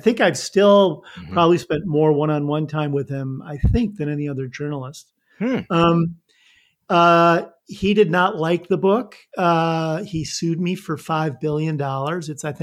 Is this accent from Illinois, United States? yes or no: yes; Illinois, United States; You know, Charlie, like you, I'm a Midwestern boy. I grew up in Northern Illinois and went to New York for grad school